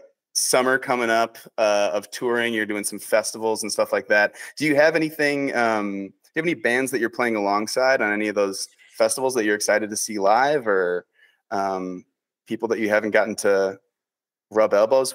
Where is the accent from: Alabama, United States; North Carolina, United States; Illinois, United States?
Illinois, United States; Chicago; now in Los Angeles, United States; I moved here from Chicago 2 years ago.